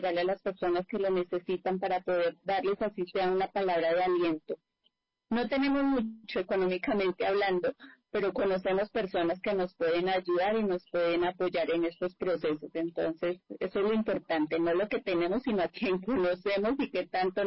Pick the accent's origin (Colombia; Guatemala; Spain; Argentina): Colombia; La Mesa, Cundinamarca; born there; Nací en la mesa con Dinamarca, adoro mi pueblito, calientico y delicioso como tal.